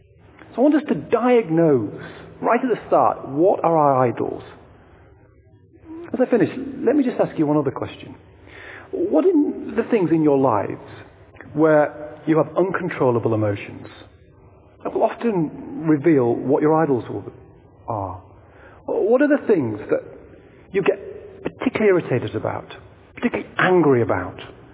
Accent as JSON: {"language": "English", "region": "Yorkshire and the Humber", "country": "United Kingdom", "said": "I mean, I'm from Yorkshire."}